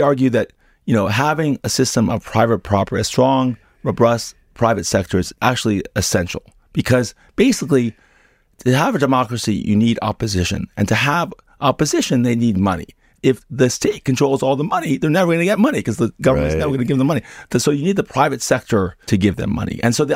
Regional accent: United States; in my home country, the United States, for us is an existential election.

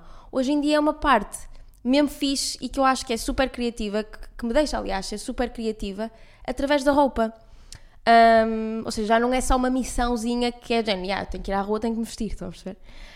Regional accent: Porto, Portugal; Também os meus pais estão a morar no Porto, portanto, eu sou do Porto, não é?

